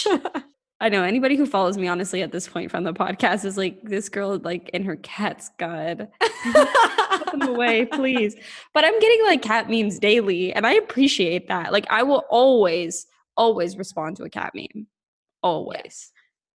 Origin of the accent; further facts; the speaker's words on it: United States; I was like, oh yeah, I'm from America. Or sorry, the United States.